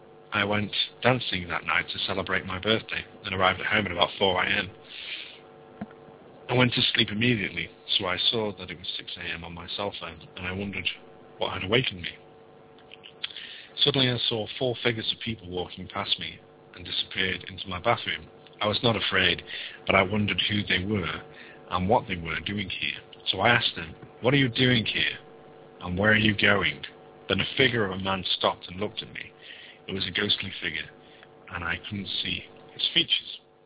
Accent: Suriname; moved away as an adult; now in Netherlands; I was born and raised in Suriname and moved to... This is going to be another one of those stories where they like saying stuff. Eye sockets. Moved to the Netherlands in 2003 when I was 22 years old.

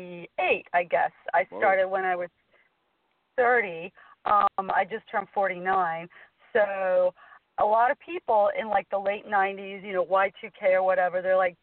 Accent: United Kingdom; I'm British.

